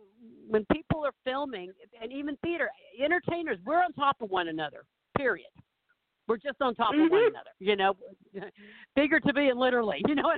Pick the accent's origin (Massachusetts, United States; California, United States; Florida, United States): Florida, United States; Jacksonville; I mean, Florida still, I mean, there's a few places I know in my hometown in Jacksonville that still they're still there.